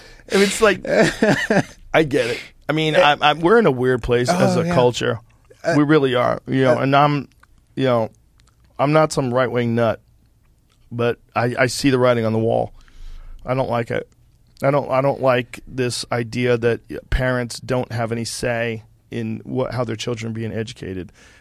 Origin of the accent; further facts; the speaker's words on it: Boston, Massachusetts, United States; I grew up in Boston.